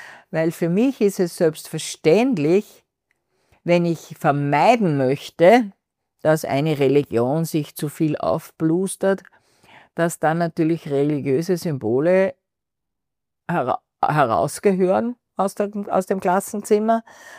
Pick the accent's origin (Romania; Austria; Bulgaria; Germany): Austria; mich als Österreicherin beschämt.